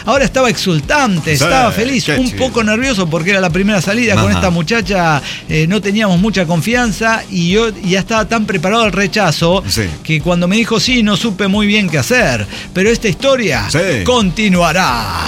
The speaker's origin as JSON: {"language": "Spanish", "region": "Tarija", "country": "Bolivia", "tie": "born there", "said": "yo lo conozco como la palma de mi mano, yo nací en Tarija."}